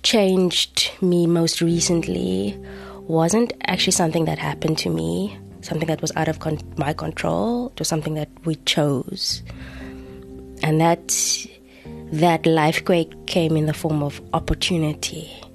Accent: Cape Town, Western Cape, South Africa; moved away as an adult; Well, I grew up in Cape Town. Anton grew up in Pretoria. But we had both been living in Cape Town for 15 years or so before we left.

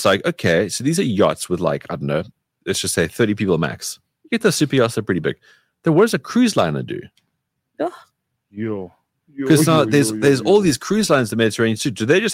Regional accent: Cape Town, Western Cape, South Africa; I grew up in Cape Town. I grew up by the ocean.

